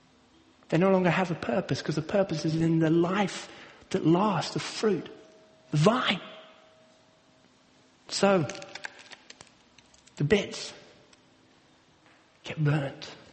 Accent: Kenya; when I was growing up in Kenya, and we used to have lots of different crops and garden plants

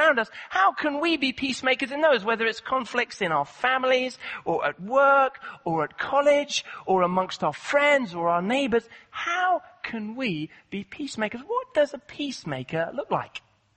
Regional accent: Nairobi, Kenya; I grew up in Kenya, and in Nairobi, the sort of peacekeepers would often come through there

